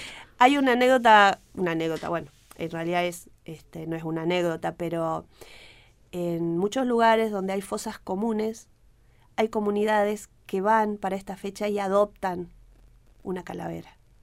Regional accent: Argentina; Quizás nosotros como argentinos diríamos, ay no, ya esto no lo vamos a comer.

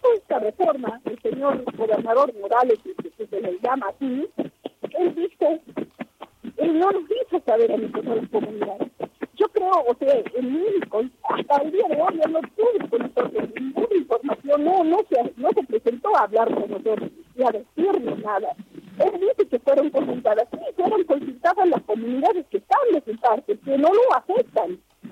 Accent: Argentina; tengo 45 años, soy nacida en La Puna, criada en La Puna

